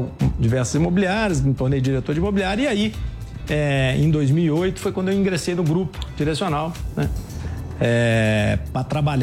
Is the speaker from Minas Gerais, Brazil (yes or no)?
yes; Minas Gerais, Brazil; Eu sou mineiro, me formei em engenharia civil, em Belo Horizonte